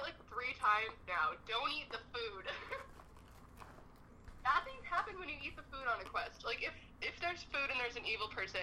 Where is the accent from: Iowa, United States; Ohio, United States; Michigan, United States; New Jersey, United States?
New Jersey, United States; born there; Okay, we aren't from New York. We've been to New York a couple times. I was born in New Jersey. I don't remember New Jersey.